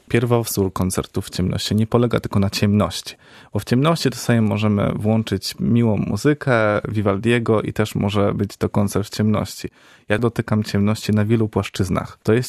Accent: Wejherowo, Pomeranian Voivodeship, Poland; moved away as an adult; also born or lived in Warsaw / Dubai; a pochodzę z Pomorza, z Wejherowa

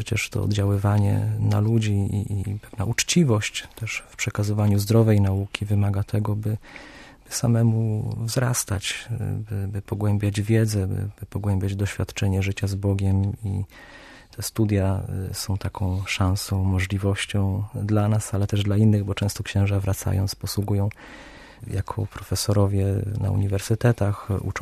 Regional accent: Chojna, West Pomeranian Voivodeship, Poland; ja pochodzę z Chojny

